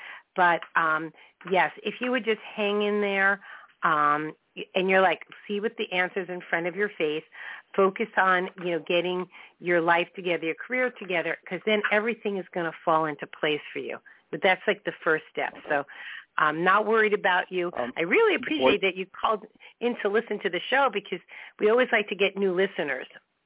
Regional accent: Merrick, New York, United States; Now, I grew up in Merrick, the numbers were never in order

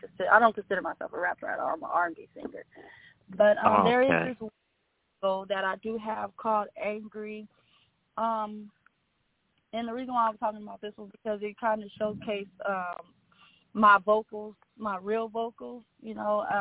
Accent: Stockton, California, United States; I am a singer from Stockton, California.

